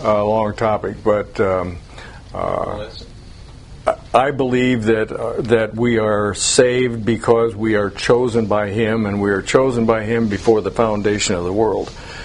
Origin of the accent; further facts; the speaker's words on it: Plymouth, Ohio, United States; also born or lived in Willard; I was born in Willard. But when people say, where are you from? I never talk about that because I was just born there. I lived and I was raised in Plymouth.